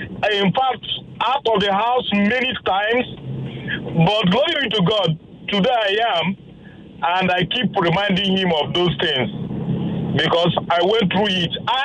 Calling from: Lagos, Nigeria; I'm calling from Lagos.

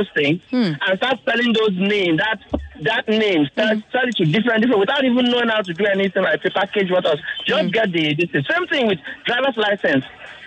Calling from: Apapa, Lagos, Nigeria; Yes, I'm calling from Apapa.

